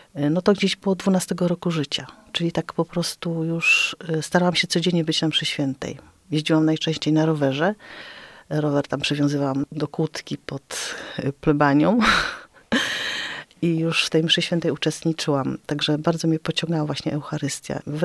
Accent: Częstochowa, Silesian Voivodeship, Poland; also born or lived in Świebodzin; tam się urodziłam, w Świebodzinie, tam gdzie jest ta wielka figura Chrystusa. Ale potem właśnie w wieku 7 lat, jak miałam 7 lat, to wyjechaliśmy do Częstochowy

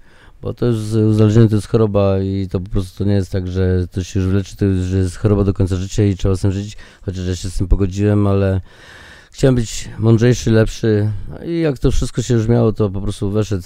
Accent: Jelenia Góra, Lower Silesian Voivodeship, Poland; akurat ja pochodzę z Jeleniej Góry, pod Karpaczem tam jeszcze

